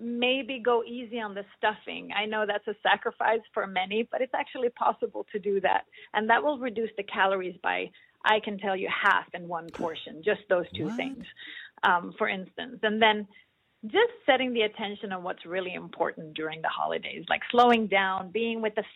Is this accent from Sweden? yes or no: yes; Sweden; In Sweden, Christmas and New Year's is that for us. And here I know it begins with Thanksgiving.